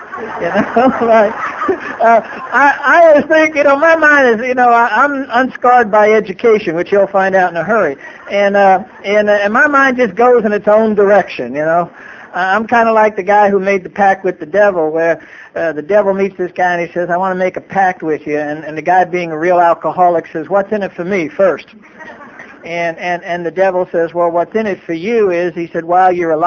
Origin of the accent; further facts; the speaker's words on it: New York, United States; now in La Mesa, United States; I'm from New York, so it's not going to sound like real South. Now I live in California.